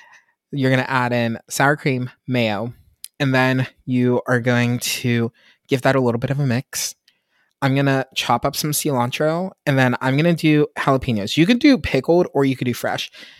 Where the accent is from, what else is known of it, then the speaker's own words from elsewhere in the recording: Pennsylvania, United States; Like, I got my first Mexican food restaurant that was, like, authentic in my hometown in the suburbs of Pittsburgh in the 2010s.